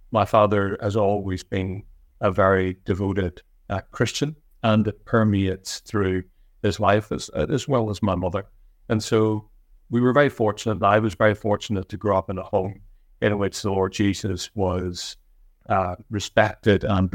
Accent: Northern Ireland, United Kingdom; We grew up in Northern Ireland, as you probably would recognize, during the Troubles. I was very young when the Troubles began, and for a great number of years, that was our reality. But I enjoyed life in Northern Ireland.

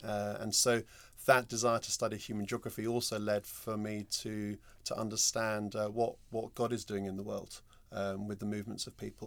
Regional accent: London, United Kingdom; I grew up in North London in the 70s and 80s.

